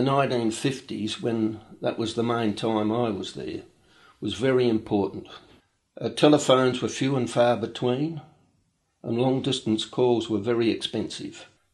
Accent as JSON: {"language": "English", "town": "Edwardstown", "region": "South Australia", "country": "Australia", "tie": "born there", "said": "I was born in Edwardstown in South Australia in 1934."}